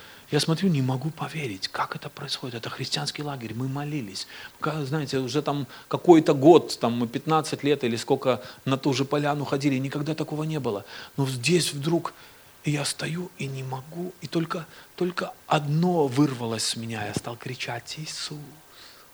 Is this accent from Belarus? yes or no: yes; Belarus; Я приехал из Беларуси … Мне 44 года.